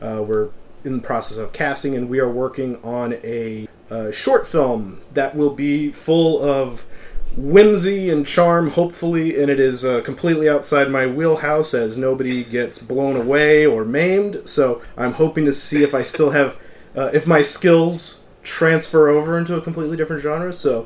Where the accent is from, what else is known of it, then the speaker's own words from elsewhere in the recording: Texas, United States; accent: Texan twang; I mean, like, you already brought up that I'm from Texas. So, I mean, if you hear me, I'm not talking, you know, I could have done this whole interview with the twang if you wanted me to, because, I mean, it's part of my cultural upbringing